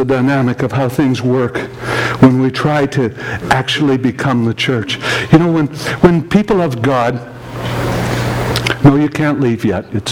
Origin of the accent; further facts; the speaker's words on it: Manitoba, Canada; I'm from Manitoba. That's north of North Dakota, for those of you who are not familiar with geography. I know all Americans dream about living in North Dakota. But I lived just north of there when I grew up.